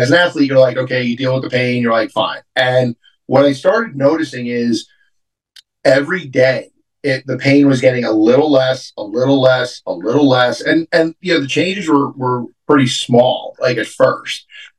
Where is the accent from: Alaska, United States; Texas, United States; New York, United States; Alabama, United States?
New York, United States; And as a New Yorker, like, everything, I kind of assume everybody's BS until you show me you're not.